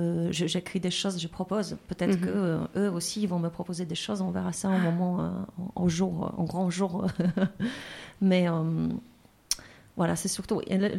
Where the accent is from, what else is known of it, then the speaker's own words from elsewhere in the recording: Poland; French is a second language; je me rappelle quand j'étais petite en Pologne